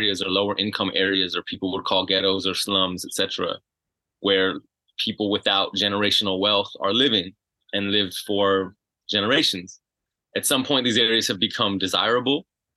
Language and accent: English; Los Angeles, California, United States; I'm based here in Los Angeles. It's my hometown.